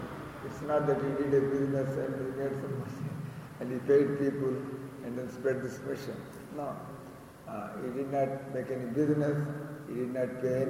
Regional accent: India; We say we are from Bharat Desh.

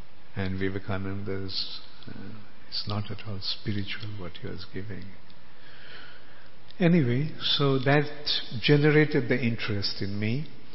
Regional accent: India; yes, I am proud of being an Indian. I am proud of India's culture and heritage and glory.

